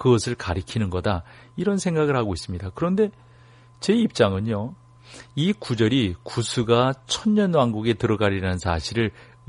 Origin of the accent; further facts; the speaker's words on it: Suwon, Gyeonggi Province, South Korea; 저는 뭐 여러분들이 들으셔서 알겠지만 표준어를 사용한다고 생각하는데요. 저는 경기도가 제 고향이니까요. 수원이 고향이니까